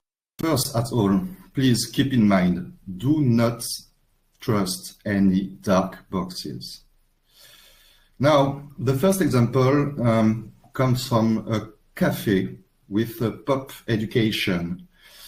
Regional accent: France; English is a second language; from France.

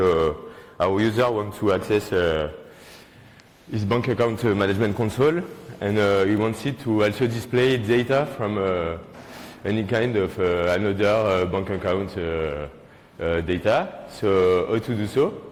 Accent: France; accent: French; English is a second language; So first of all, I'm really sorry for my French accent. I will do my best.

